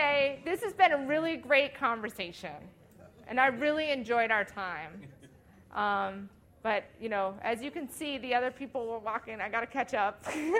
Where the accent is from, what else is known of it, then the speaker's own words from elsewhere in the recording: Minnesota, United States; accent: Minnesota; I grew up in Minnesota. So you can probably hear my Minnesota accent especially when I say that word.